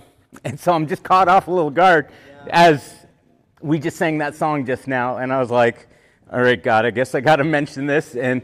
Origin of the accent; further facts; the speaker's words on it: Canada; I'm a Canadian.